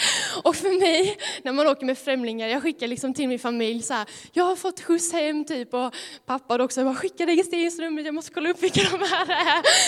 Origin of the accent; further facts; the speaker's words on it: Kristianstad, Skåne, Sweden; Kommer ni från Kristianstad? Det är jag med.